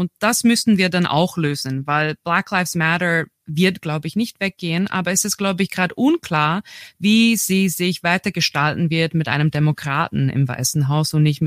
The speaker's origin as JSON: {"language": "German", "region": "Midwest", "country": "United States", "second_language": "German", "said": "ich komme aus dem Mittleren Westen, ich habe in Chicago gelebt, in the South Side"}